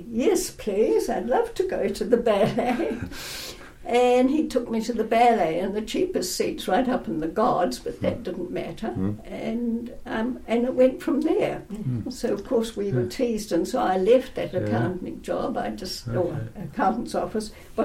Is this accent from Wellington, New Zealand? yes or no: yes; Wellington, New Zealand; also born or lived in South Island; And we grew up in Wellington, which was very different because I always lived by the sea.